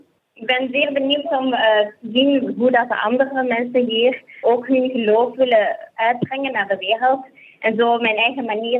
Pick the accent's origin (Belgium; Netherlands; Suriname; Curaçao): Belgium; Ik ben heel benieuwd om te zien met hoeveel we zijn gekomen van België.